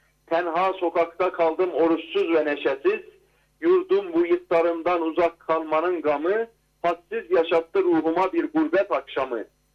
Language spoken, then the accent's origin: Turkish; Erzincan, Turkey; Evet. Ben Erzincanlıyım.